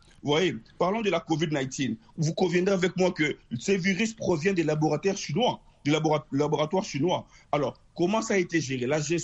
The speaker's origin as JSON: {"language": "French", "country": "DR Congo", "tie": "born there", "said": "chez nous, en RDC natale, à l'est du pays"}